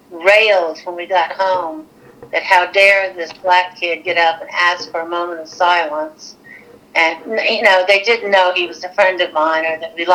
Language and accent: English; Memphis, Tennessee, United States; Now, in April of 68, we were still in Germany, but I didn't want anyone to know that I was from Memphis.